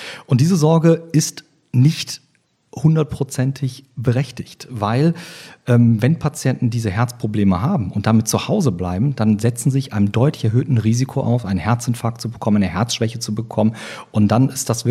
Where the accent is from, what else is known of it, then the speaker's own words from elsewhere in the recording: Oberhausen, North Rhine-Westphalia, Germany; also born or lived in Cologne / Düsseldorf; ich bin 46 Jahre alt, bin geboren in Köln, aufgewachsen in Oberhausen, also ein Kind des Ruhrgebietes und in Düsseldorf.